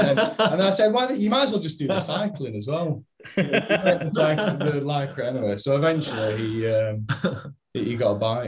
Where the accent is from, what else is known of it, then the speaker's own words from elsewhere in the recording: Accrington, North West England, United Kingdom; I was brought up in Accrington, if you've heard of that.